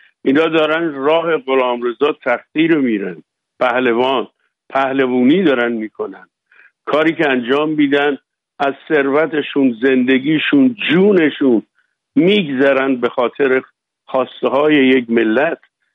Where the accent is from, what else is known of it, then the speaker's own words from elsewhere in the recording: Iran; moved away; بعدم خیلی محترمانه قانونی از ایران بیرون اومدم.